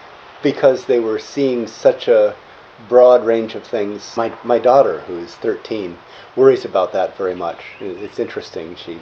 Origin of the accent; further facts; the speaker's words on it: Hawaii, United States; And I realized that that was something that bothered me when I was growing up in Hawaii, and people pouring out at the palace and taking pictures